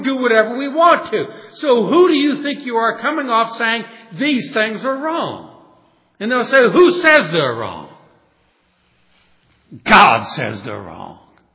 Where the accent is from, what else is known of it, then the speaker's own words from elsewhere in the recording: New Orleans, Louisiana, United States; I grew up in New Orleans.